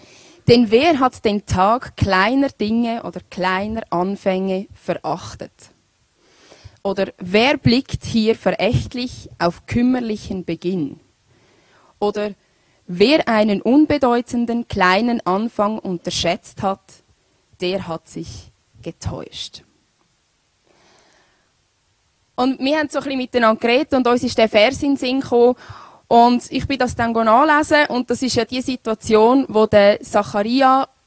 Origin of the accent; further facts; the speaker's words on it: Winterthur, Zurich, Switzerland; now in Scherz, Switzerland; Ich bin eigentlich ursprünglich auch aus Winterthur, wohne im Moment leider im Aargau.